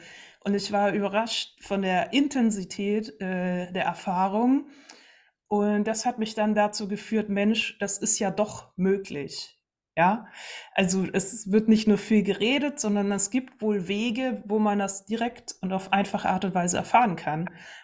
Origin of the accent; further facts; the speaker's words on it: Landsberg am Lech, Bavaria, Germany; now in Dresden, Germany; ich komme aus Landsberg am Lech. Ich weiß, dass dem einen oder anderen was sagt, das kleine, schöne Städtchen. Und mittlerweile bin ich jetzt hier in Dresden zugeschaltet